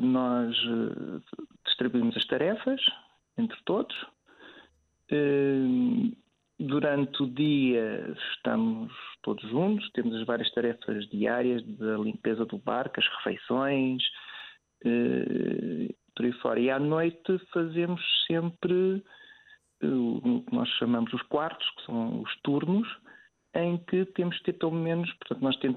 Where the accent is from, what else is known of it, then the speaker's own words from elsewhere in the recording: Portugal; o mar, sendo português e estando à beira-mar, sempre foi uma atração.